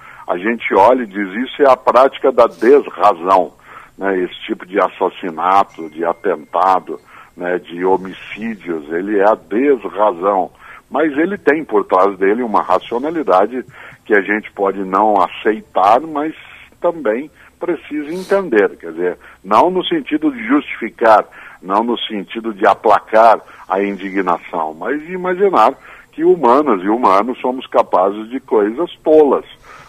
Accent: Paraná, Brazil; now in São Paulo, Brazil; eu sou paranaense, mas eu moro em São Paulo há 53 anos, na capital paulista

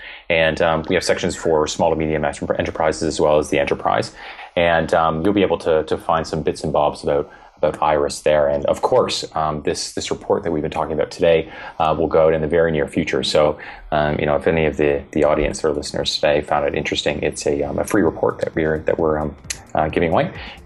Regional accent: Canada; born there; I'm Canadian by birth.

